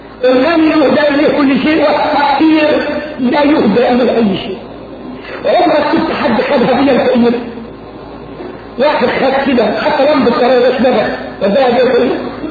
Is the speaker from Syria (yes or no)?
no; Egypt; إحنا في مصر